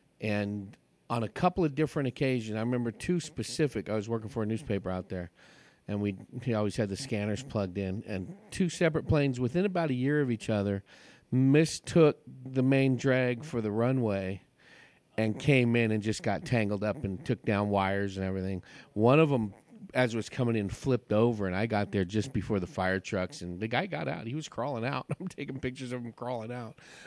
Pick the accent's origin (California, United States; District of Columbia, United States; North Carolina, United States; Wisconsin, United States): California, United States; I grew up in the San Francisco Bay Area, like between Oakland and San Jose